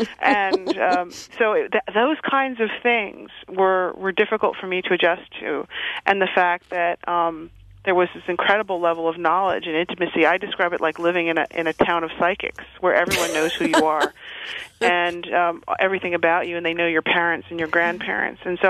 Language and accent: English; Boston, Massachusetts, United States; I'm from Boston, but my mother is an immigrant from the West Indies and the Caribbean island of St. Lucia. And my father is from Greece.